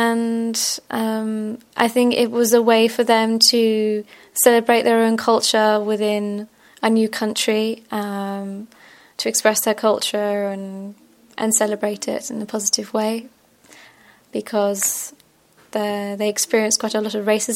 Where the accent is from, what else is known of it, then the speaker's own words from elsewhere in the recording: London, United Kingdom; I'm from London in UK, in England.